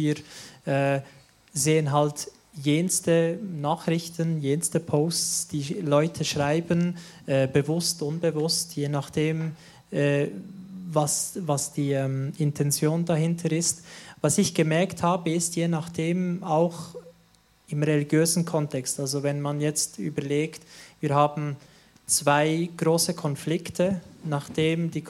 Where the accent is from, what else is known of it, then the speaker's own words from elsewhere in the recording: Interlaken, Bern, Switzerland; ich bin im Raum Interlaken aufgewachsen, zunächst einmal. Da bin ich aufgewachsen